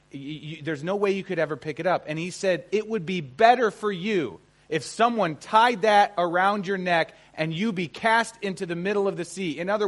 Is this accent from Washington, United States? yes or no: no; Cleveland, Ohio, United States; And I'm from Cleveland, Ohio, so I'm very used to driving in snow.